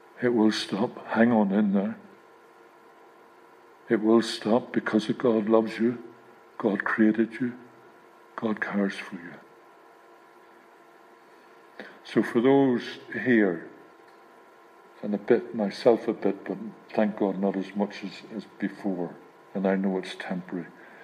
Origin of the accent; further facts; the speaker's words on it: Ireland; I don't mean like I get angry, I'm Irish, you can't be Irish and not get angry.